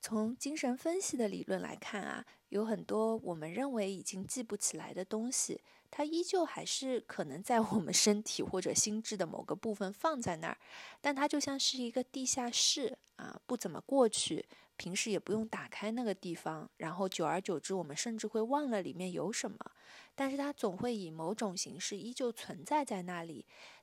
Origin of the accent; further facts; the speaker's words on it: Shanghai, China; also born or lived in Xi'an; 我虽然是上海人，但是我一直非常喜欢吃面食。我不知道这个面食的习惯在多大程度上和我小时候在西安待过一段时间有关